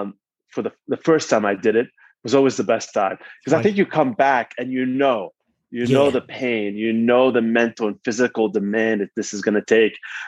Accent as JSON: {"language": "English", "town": "Lausanne", "region": "Vaud", "country": "Switzerland", "tie": "born or raised there", "said": "so I grew up in Switzerland, in the French-speaking part of Switzerland, in Lausanne."}